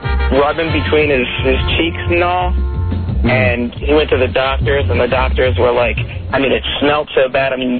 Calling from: Reston, Virginia, United States; I'm calling from Reston.

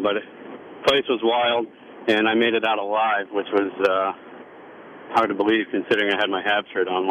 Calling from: Vermont, United States; I'm calling from Vermont, Mike.

